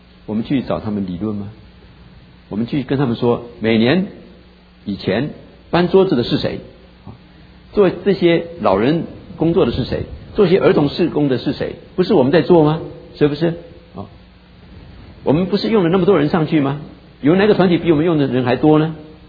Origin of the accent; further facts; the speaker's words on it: China; 我们中国人有一句话啊，唾面自甘，唾面自甘。